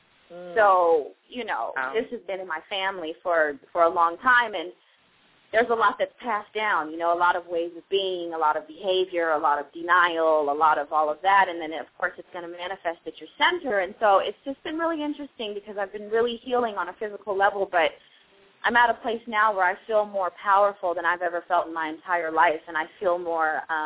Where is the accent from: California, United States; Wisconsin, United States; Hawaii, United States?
California, United States; I'm from California. It's like I eat Mexican food, you know.